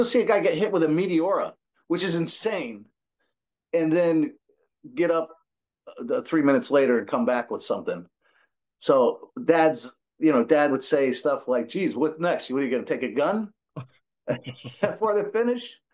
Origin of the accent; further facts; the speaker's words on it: Columbus, Ohio, United States; born there; I was born in Columbus, Ohio.